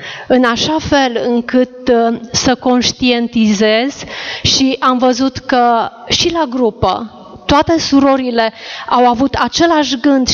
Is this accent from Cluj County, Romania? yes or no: no; Cugir, Alba County, Romania; de la Cugir